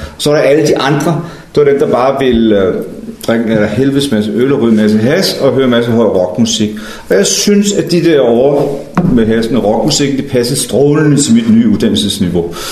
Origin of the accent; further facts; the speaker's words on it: Frederikssund, Capital Region of Denmark, Denmark; now in Funen, Denmark; Oprindeligt så kommer jeg fra Sjælland, Frederikssund. Jeg bor på Fyn, men jeg kommer derovre fra